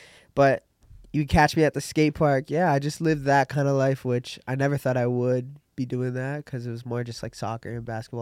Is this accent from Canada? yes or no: yes; Toronto, Ontario, Canada; So, originally, we grew up in Toronto. We were Jarvis and Dundas area.